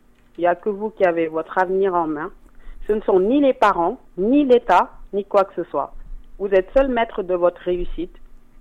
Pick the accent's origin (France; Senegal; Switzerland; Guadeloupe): Senegal; Moi, je suis sénégalaise d'origine, pure souche, et voilà.